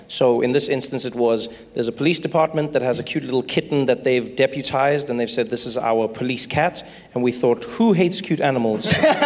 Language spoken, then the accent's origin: English; South Africa; I grew up in South Africa, and when I was growing up, the country was going through a tough time with apartheid. And then apartheid ended when I was 6 years old